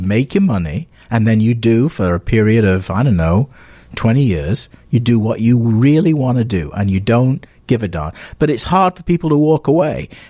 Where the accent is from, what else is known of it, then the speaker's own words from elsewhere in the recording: Manchester, North West England, United Kingdom; You know, I'm from Manchester.